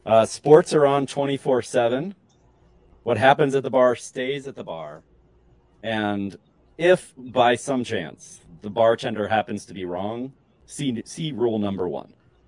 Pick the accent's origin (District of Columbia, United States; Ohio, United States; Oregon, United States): Ohio, United States; Logan; we started it up in my hometown where I grew up. It's a little town called Logan in southeastern Ohio.